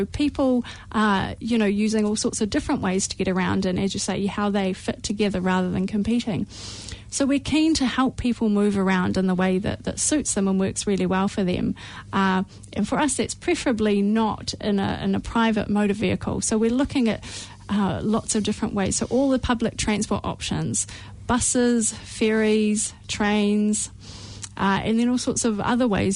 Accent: Wellington, New Zealand; now in Auckland, New Zealand; So I'm from Wellington originally.

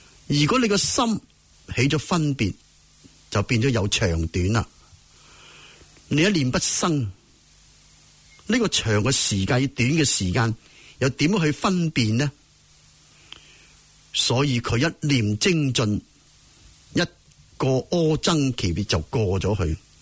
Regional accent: Guangdong, China; 即系我哋广东人

